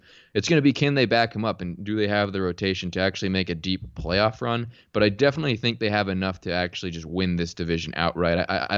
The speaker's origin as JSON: {"language": "English", "region": "California", "country": "United States", "tie": "born or raised there", "said": "Obviously, I grew up in Orange County, lived here the majority of my life."}